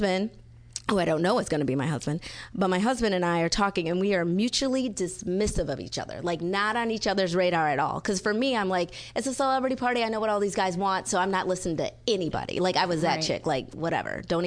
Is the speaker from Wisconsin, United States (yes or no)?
yes; Wisconsin, United States; And I'm from Wisconsin. I mean, we drink.